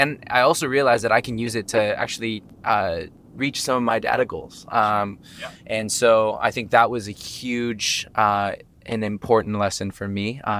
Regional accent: Vancouver, British Columbia, Canada; I'm from Vancouver. Oh, coming from Vancouver, BC.

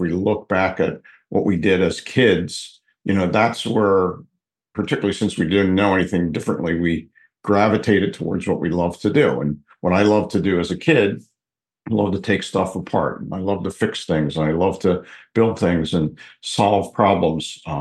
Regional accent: Levittown, Pennsylvania, United States; I was born and raised in Levittown, Pennsylvania. You know, my dad worked for the government. My mom was a stay-at-home mom.

